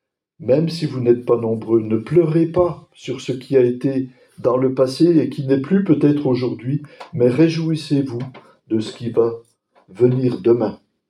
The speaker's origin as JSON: {"language": "French", "region": "Grand Est", "country": "France", "tie": "born or raised there", "said": "Quand j'étais enfant, dans les Vosges, à 5 km du lieu où j'habitais"}